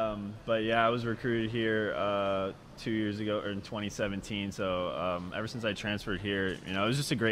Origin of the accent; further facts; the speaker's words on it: Seattle, Washington, United States; I'm from Seattle.